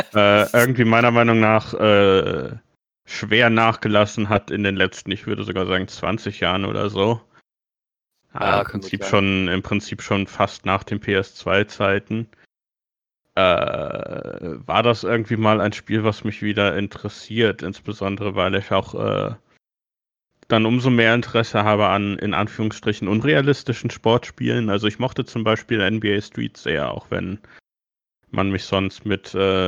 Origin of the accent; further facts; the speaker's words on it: Germany; Und ich bin normalerweise kein Fußballmensch, also ich bin Deutscher.